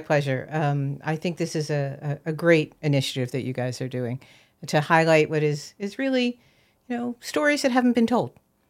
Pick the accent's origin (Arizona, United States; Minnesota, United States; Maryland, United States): Maryland, United States; also born or lived in Washington, D.C.; I was actually born in D.C., and I grew up in Maryland, but my parents had nothing to do with the government.